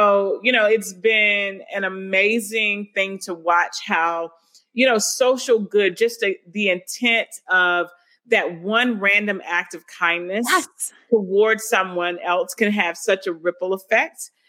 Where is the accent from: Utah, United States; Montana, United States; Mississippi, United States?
Mississippi, United States; So, one, growing up in Mississippi, of course, you know, when she finally syndicated, everybody knew about Oprah. But for us who were from Mississippi, we related because she was like kinfolk to us.